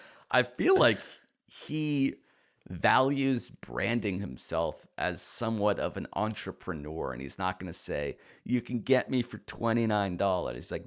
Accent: Buffalo, New York, United States; I think it's my 30th birthday where I grew up in Buffalo

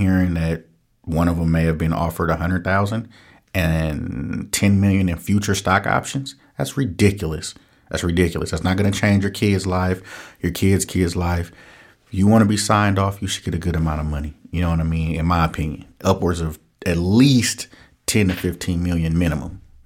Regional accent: Oakland, California, United States; I'm from Oakland, born and raised. And for me to be able to sell cannabis legally in the city I grew up in and went to jail for selling it illegally is just a rite of passage

